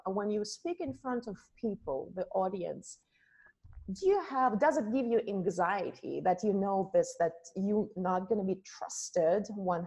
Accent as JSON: {"language": "English", "region": "Siberia", "country": "Russia", "second_language": "English", "said": "probably you can tell by my accent that I am from Russia and I am from Siberia."}